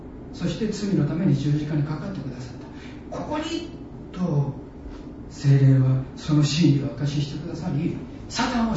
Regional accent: Takatsuki, Osaka, Japan; now in Maizuru, Japan; 私も出身は大阪高槻で、今も実家が高槻です。

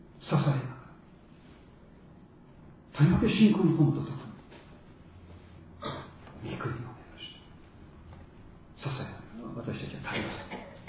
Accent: Tohoku, Japan; accent: Tohoku dialect; 僕もね、東北弁の英語でやったよってガリューの英語なんとか通じるもんだそうです

